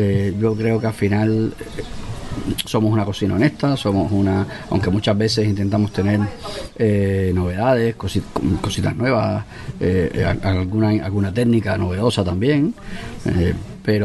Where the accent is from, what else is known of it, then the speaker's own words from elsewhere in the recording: Cuba; de mi tierra natal, de Cuba